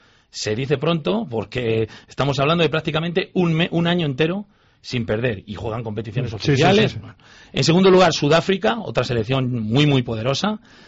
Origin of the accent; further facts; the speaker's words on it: Spain; somos españoles y vamos con nuestra selección